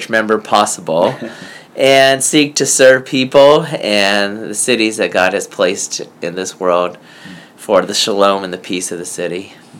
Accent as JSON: {"language": "English", "region": "California", "country": "United States", "tie": "born or raised there", "said": "But I think my experience is a little bit different growing up in California, because there were probably a third to half the people in my classes growing up were at least Chinese, if not Japanese American."}